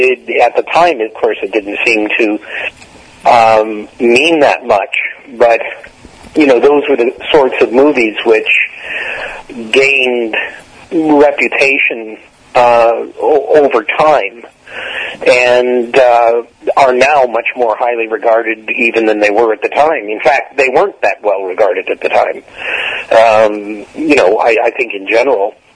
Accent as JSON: {"language": "English", "town": "Detroit", "region": "Michigan", "country": "United States", "tie": "born or raised there", "said": "I started in Detroit in the theater, which was my hometown, and that was where I'd gotten my first professional job in regional theater, was in Michigan."}